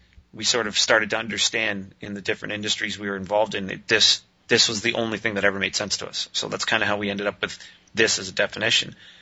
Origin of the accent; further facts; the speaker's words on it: Canada; I'm from Canada. My parents were Italian.